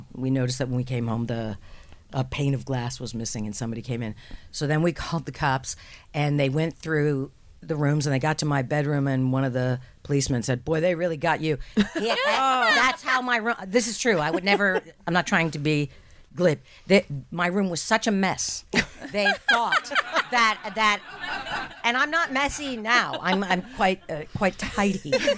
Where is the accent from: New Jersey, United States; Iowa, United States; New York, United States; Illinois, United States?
New Jersey, United States; And I actually was born and raised in New Jersey.